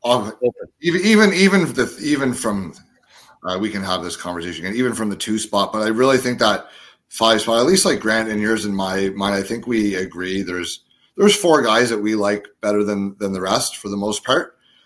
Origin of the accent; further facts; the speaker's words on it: Miramichi, New Brunswick, Canada; born there; I was born in Miramichi, so I got to shout out my New Brunswickers when I get a chance.